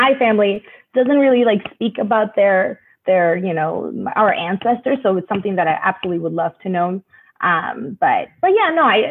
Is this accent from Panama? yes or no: yes; Panama; growing up in Panama